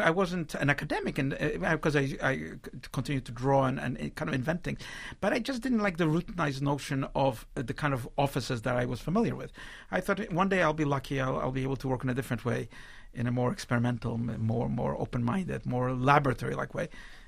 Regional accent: Poland; also born or lived in Israel; now in United States; I came from Poland via Israel to New York.

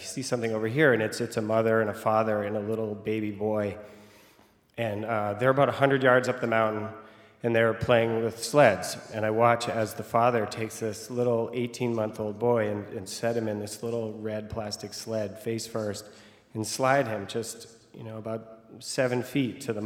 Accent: Vermont, United States; So I am from Vermont, and I love living in Vermont. And in order to love living in Vermont, you really need to love winter.

